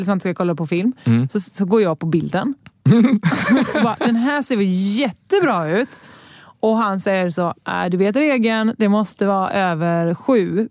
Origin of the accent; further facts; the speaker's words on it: Västra Götaland County, Sweden; accent: Gothenburg; Jag tror du menar att du hatade min dialekt nu igen. Ja. Nej, men det var göteborgska.